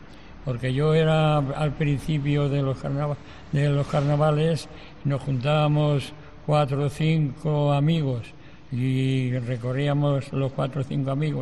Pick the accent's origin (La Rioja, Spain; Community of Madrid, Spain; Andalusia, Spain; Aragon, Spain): Aragon, Spain; Tarazona; he tenido una clientela buenísima y estoy orgulloso de mi pueblo. Soy de Tarazona y ella va con orgullo a Tarazona